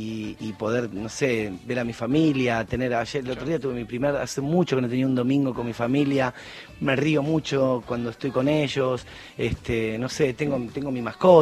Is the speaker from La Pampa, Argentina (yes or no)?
no; Caseros, Buenos Aires Province, Argentina; born there; now in Zona Norte, Argentina; yo nací en Caseros y a mí la cosa de barrio me encanta